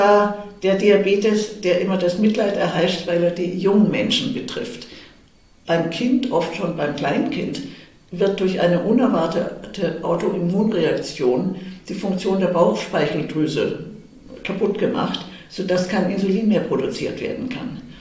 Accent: Munich, Bavaria, Germany; ich wollte dann auch wieder nach München in meine Heimatstadt zurück

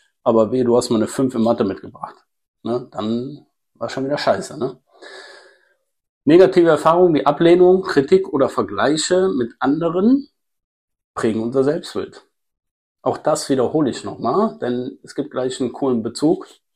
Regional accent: Rhineland, Germany; Ich bin Rheinländer und Rheinländer hassen es, wenn man da irgendwie Blumen vorstellt.

